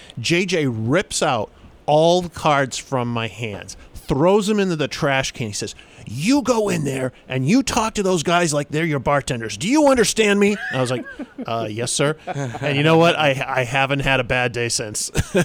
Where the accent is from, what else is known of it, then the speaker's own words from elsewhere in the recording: Lewiston, Maine, United States; And growing up in Lewiston, you know, I was listening to WBLM